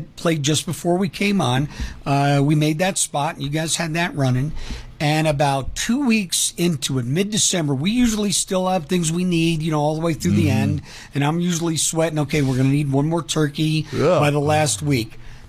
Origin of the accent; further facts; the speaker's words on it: New York, United States; also born or lived in Los Angeles; so I'm from New York, just outside the city, and I graduated high school in Los Angeles, just outside LA.